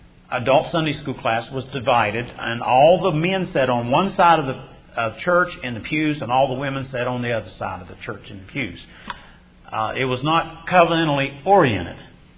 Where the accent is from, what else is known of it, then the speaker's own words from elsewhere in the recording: West Virginia, United States; accent: Appalachian; I'll go back to Appalachia. I'm not changing my accent.